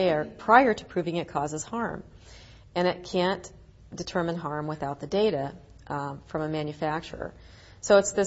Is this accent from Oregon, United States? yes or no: yes; Oregon, United States; My home state of Oregon, unfortunately, was unable to get a ban through the legislature